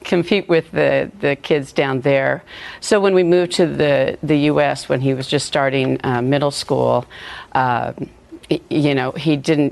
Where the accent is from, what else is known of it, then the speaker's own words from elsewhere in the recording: California, United States; now in Chattanooga, United States; We're from California, and when we came back to the U.S., we decided to move to Chattanooga because we had some family members there.